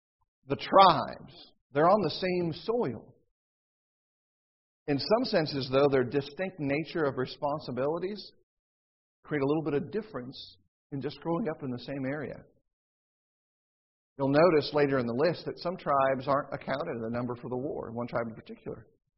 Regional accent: California, United States; And I grew up outside of San Francisco. You think that was different for me versus what you all grew up around?

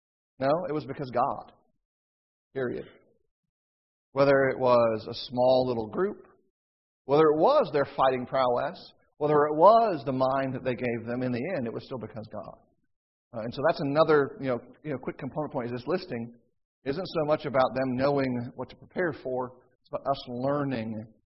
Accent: California, United States; And I grew up outside of San Francisco. You think that was different for me versus what you all grew up around?

